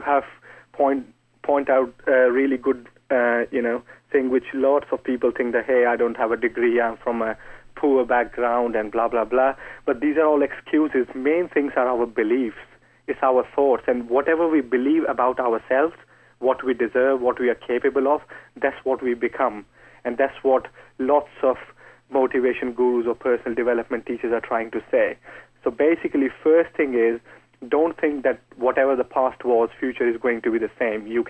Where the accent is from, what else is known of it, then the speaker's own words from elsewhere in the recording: India; I grew up in India, and it was like an environment of poverty where basic necessities were a problem.